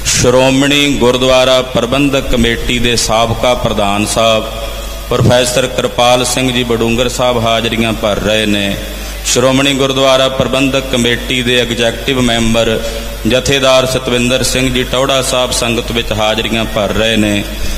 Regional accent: Mira Kot, Punjab, India; ਸ਼੍ਰੀ ਅੰਮ੍ਰਿਤਸਰ ਸਾਹਿਬ ਦੇ ਨੇੜੇ ਮੇਰਾ ਪਿੰਡ ਹੈ ਮੀਰਾ ਕੋਟ, ਜਿੱਥੋਂ ਦਾ ਮੈਂ ਰਹਿਣ ਵਾਲਾ, ਮੇਰਾ ਉਹ ਜੱਦੀ ਪਿੰਡ ਹੈ।

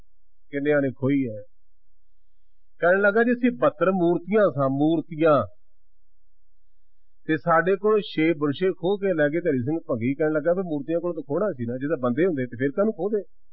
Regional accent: Punjab, India; ਉਹ ਕਸੂਰ ਸ਼ਹਿਰ ਮੇਰੇ ਪਿੰਡ ਤੋਂ 6 ਮੀਲ ਹੈ ਹੁਣ ਵੀ ਸਾਡਾ ਪਿੰਡ ਬਾਰਡਰ ਦੇ ਬਿਲਕੁਲ ਲਾਗੇ ਹੈ ਮੇਰੇ ਤੇ ਕਸੂਰ ਦੇ ਦਰਮਿਆਨ ਬਾਰਡਰ ਹੈ ਇੰਡੀਆ ਦਾ 6 ਮੀਲ ਦਾ ਫਾਸਲਾ ਹੈ

